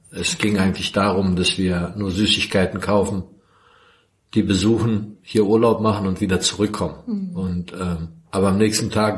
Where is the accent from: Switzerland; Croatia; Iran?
Croatia; now in Germany; also ich komme ursprünglich aus Kroatien und lebe seit 34 Jahren in Deutschland.